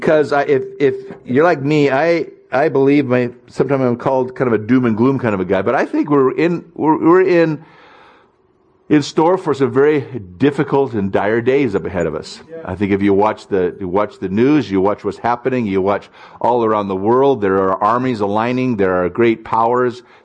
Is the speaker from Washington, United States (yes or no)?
yes; Pullman, Washington, United States; We come from Pullman.